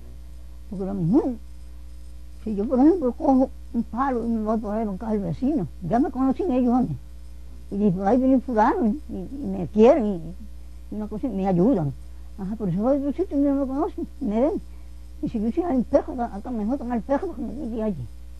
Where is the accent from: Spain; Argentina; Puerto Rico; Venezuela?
Puerto Rico; no es como los puertorriqueños que los tiramos uno al otro.